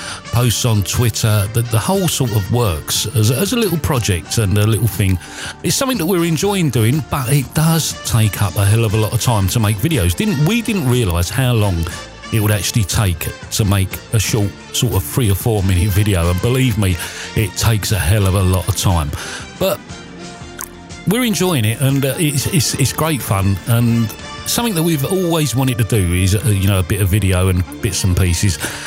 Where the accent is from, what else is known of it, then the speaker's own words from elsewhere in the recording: London, United Kingdom; And as we was all born and bred in London